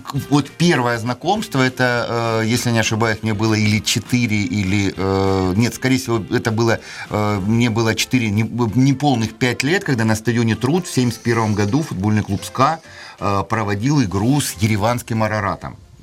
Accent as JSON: {"language": "Russian", "town": "Rostov-on-Don", "region": "Rostov Oblast", "country": "Russia", "tie": "born there", "said": "Я родился в Ростове-на-Дону в рабочем городке, а это значит на расстоянии 50 метров от стадиона «Труд»."}